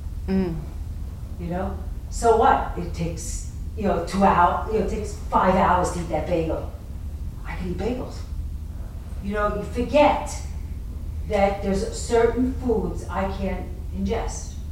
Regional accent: Bronx, New York, United States; from the Bronx.

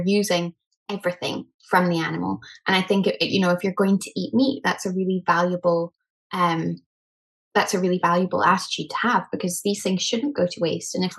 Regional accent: Scotland, United Kingdom; And I'm Scottish, you know, I've lived in Scotland for most of my life.

